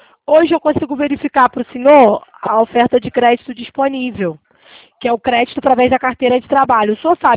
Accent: Rio de Janeiro, Brazil; carioca, sou carioca

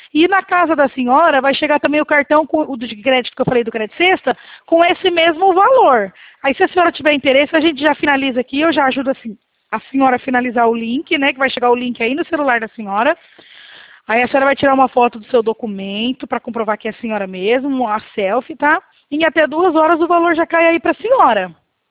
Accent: Presidente Prudente, São Paulo, Brazil; nós somos aqui de Prudente, isso mesmo.

